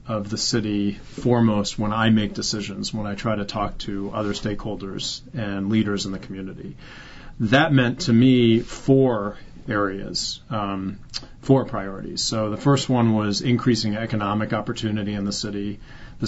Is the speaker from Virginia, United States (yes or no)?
yes; Virginia, United States; I grew up in Virginia, and I'm a graduate of Virginia Public Schools.